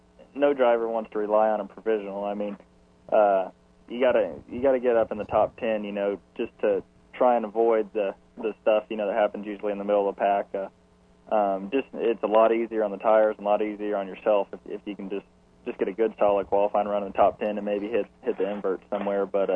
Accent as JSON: {"language": "English", "region": "Texas", "country": "United States", "said": "Well, yeah, I'm originally from Texas, but I now live in North Carolina."}